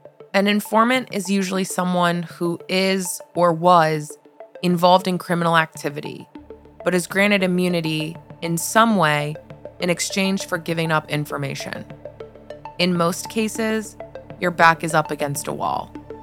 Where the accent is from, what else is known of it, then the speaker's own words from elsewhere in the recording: Wheeling, West Virginia, United States; born there; In 1995, I was born in Wheeling, West Virginia.